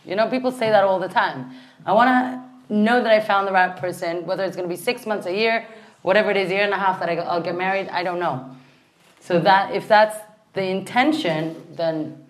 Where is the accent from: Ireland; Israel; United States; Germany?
Israel; I'm Israeli. I'm coming from Israel.